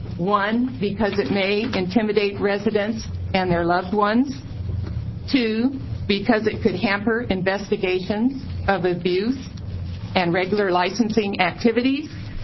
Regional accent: Oregon City, Oregon, United States; I'm from Oregon City, and I am the chair of the Legislative Committee of the Governor's Commission on Senior Services.

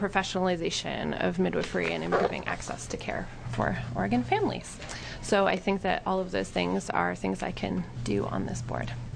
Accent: Ontario, Canada; now in Portland, United States; I was raised in Ontario, Canada, and moved to Portland 6 years ago to become a midwife.

